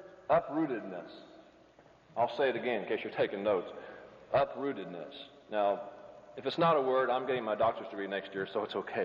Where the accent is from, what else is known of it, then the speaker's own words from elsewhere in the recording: Helton, Indiana, United States; I kind of knew, I'm from Helton, Indiana, Brother Reggie, so it doesn't take a whole lot to get me excited.